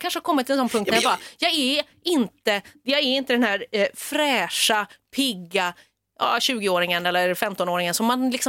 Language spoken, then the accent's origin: Swedish; Stockholm, Stockholm County, Sweden; Då är det sportlov i Stockholm, där jag kommer ifrån.